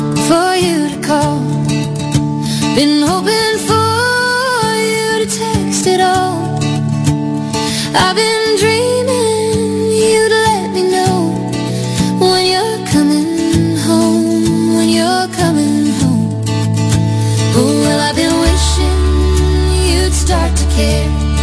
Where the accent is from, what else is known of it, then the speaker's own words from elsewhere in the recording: South Africa; from South Africa.